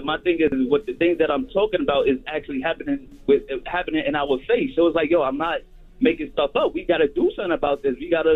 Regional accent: Bronx, New York, United States; I'm from the Bronx.

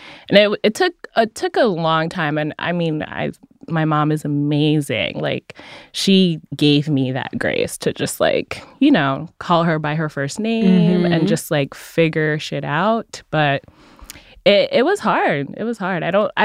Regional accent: Kenya; born there; So my mom, so I was born in Kenya.

